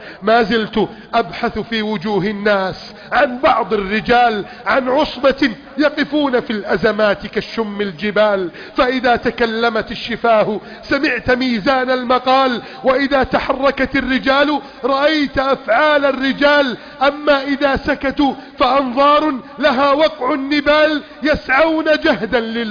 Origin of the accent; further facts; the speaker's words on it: Egypt; واجعل بلدنا مصر آمنا مطمئنا وسائر بلاد المسلمين.